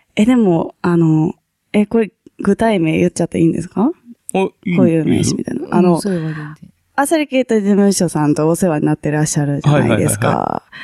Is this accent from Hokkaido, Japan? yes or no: no; Kyoto, Japan; now in Tokyo, Japan; 私やっぱ京都出身やし、京都のご飯はやっぱ美味しいですよね。